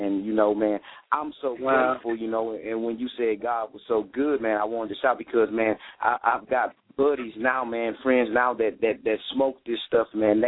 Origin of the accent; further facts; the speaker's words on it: Houston, Texas, United States; And so, man, just growing up in North Houston, man, we seen a lot, but, hey, that's pretty much every block in America